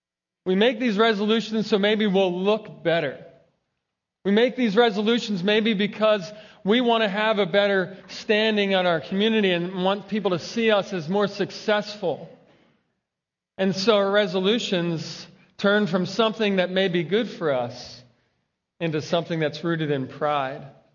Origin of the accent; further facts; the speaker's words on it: Philadelphia, Pennsylvania, United States; If you didn't know, I'm from Philadelphia and I'm a big Eagles fan.